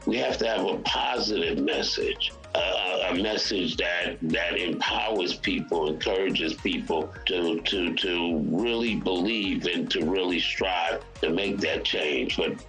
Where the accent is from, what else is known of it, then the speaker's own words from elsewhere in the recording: New York, United States; I grew up in New York. I was never in a segregated school